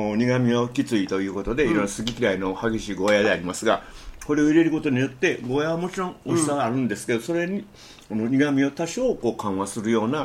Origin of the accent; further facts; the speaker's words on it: Shiga, Japan; born there; 僕らのあの滋賀県の生まれですから琵琶湖のエビがいろんな意味でだしに使ったりね